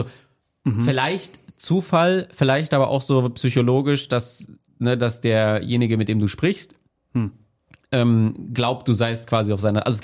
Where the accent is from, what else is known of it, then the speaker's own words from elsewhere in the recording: North Rhine-Westphalia, Germany; ich komme zwar aus Ostwestfalen auch